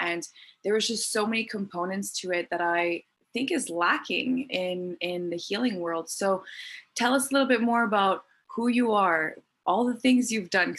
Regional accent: Montreal, Quebec, Canada; Of course, is she not from my hometown in Montreal?

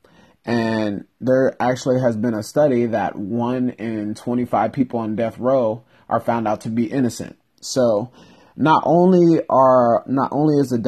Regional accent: Rialto, California, United States; actually my hometown Rialto, California, there was a study

